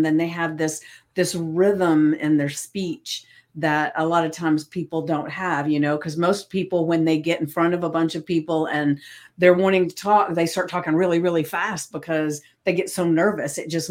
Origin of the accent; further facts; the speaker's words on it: the South, United States; accent: Southern; You know, like I said before, you know, I'm from the South, so I can go all over the United States or in another country. And first thing they say is you're Southern